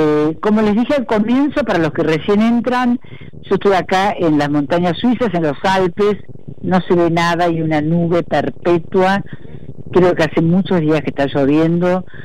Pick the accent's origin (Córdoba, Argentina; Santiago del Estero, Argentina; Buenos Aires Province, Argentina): Córdoba, Argentina; now in Europe; Marcos Acosta, que es un cordobés, como yo, cordobés mediterráneo